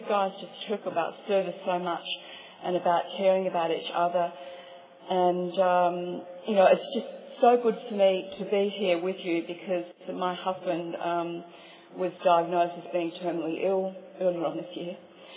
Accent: Perth, Western Australia, Australia; I'm an alcoholic from Perth in Western Australia.

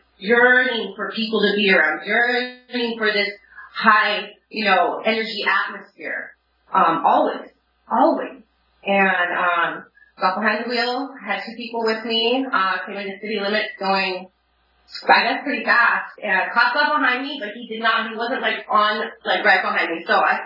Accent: Seattle, Washington, United States; I grew up in Seattle, a lot of pot smoking, a lot, you know, drugs were there.

